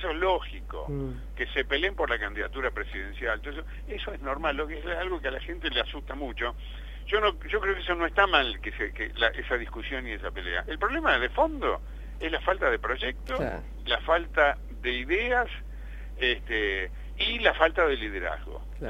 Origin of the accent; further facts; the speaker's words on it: Argentina; como cualquier argentino, veo que la situación es complicada